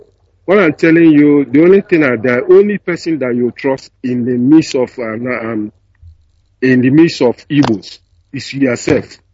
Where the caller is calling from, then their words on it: London, United Kingdom; I'm calling from London